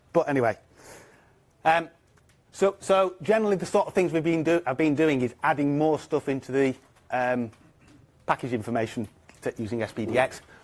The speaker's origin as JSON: {"language": "English", "town": "Manchester", "region": "North West England", "country": "United Kingdom", "said": "Bit about me, I'm from Manchester, that's where that bee is."}